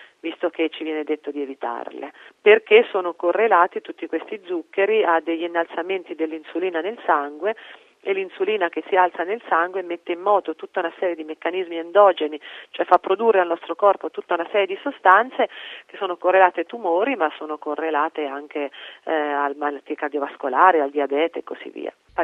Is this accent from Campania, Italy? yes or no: no; Umbria, Italy; Io penso agli umbri, visto che di origine sono umbra